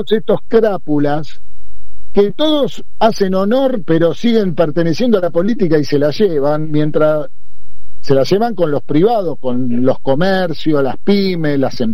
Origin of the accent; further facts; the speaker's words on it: Buenos Aires, Argentina; Yo salí de la Villa Carlos Gardel, me crié y yo me la gané laburando.